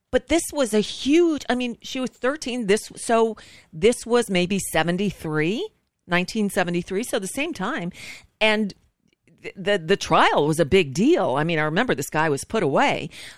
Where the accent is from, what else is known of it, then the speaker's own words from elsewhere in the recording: Florida, United States; You know, I grew up down here in South Florida, and it was Halloween.